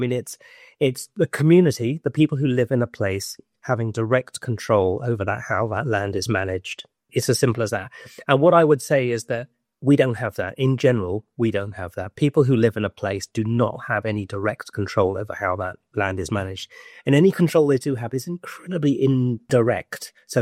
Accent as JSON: {"language": "English", "region": "London", "country": "United Kingdom", "tie": "born or raised there", "moved": "as an adult", "lives_now": "Wales", "said": "I'm a Londoner. I was born in London. I've moved to Wales 23 years ago, so I've been here a long time."}